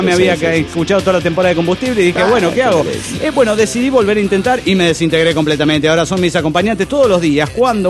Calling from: Chiapas, Mexico; de Tula, Uter Chiapas, ahora en Guadalajara.

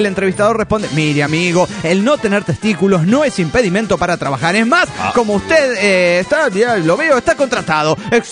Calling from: Monterrey, Nuevo León, Mexico; de Monterrey, Nuevo León, México.

